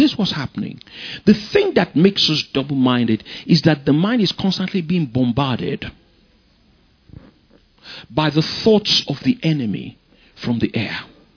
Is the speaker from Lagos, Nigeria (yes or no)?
yes; Lagos, Nigeria; now in Ibadan, Nigeria; We don't have a lagoon here in Ibadan, but if I grew up in Lagos, so I used to go to the bar beach when I was a kid.